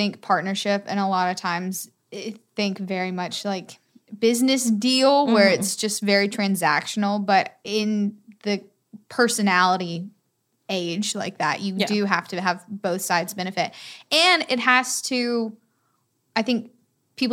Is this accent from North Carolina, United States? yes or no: yes; Raleigh, North Carolina, United States; born and raised in Raleigh, I still learn from people who have that outsider perspective